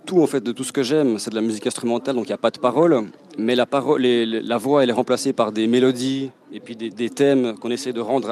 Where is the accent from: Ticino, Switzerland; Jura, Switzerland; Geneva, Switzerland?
Jura, Switzerland; Courgenay; Effectivement, je suis né et j'ai été élevé à Courgenay. J'ai fait toute ma vie ici.